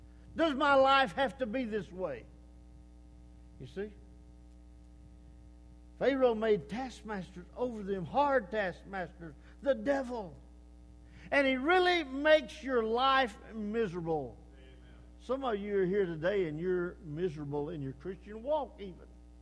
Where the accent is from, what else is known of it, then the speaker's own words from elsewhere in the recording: Rusk, Texas, United States; I grew up down in Rusk, outside of Rusk, a little town, but I grew up, they have a state hospital there.